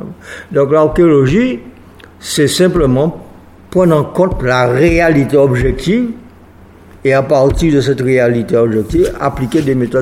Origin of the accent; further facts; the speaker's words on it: Guadeloupe; Moi, je suis guadeloupéen